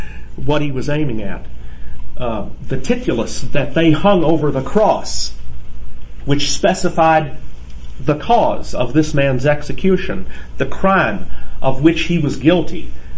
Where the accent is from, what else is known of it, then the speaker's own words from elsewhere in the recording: the South, United States; When I was a boy growing up in the South, we sang a little song.